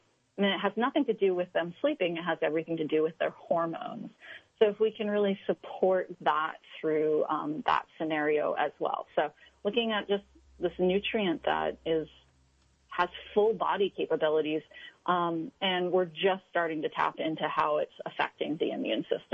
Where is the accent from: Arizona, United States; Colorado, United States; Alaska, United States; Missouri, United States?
Alaska, United States; you know I'm from Alaska, so I'm probably going to pick rhodiola just because it is a natural, it's one of my plants. It grows up there